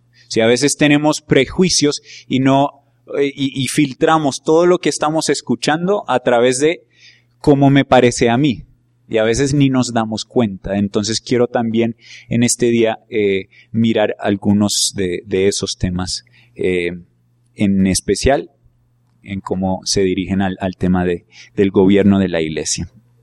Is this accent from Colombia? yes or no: yes; Colombia; siendo colombiano, viviendo acá, pues uno debe conocer esos lugares